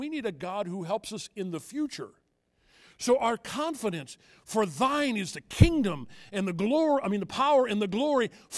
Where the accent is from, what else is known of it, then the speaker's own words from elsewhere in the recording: Illinois, United States; also born or lived in St. Louis; I grew up in southwestern Illinois. I was born in St. Louis.